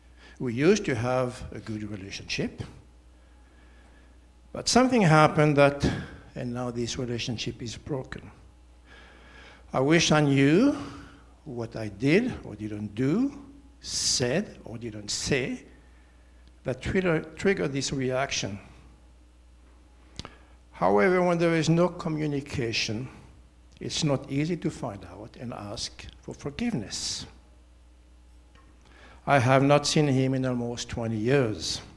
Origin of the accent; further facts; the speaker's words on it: Switzerland; I was born and raised in Switzerland.